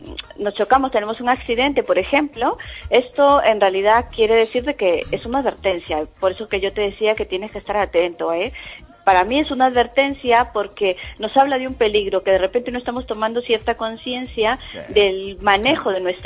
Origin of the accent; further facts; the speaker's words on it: Lima, Peru; Yo soy peruana, de Lima.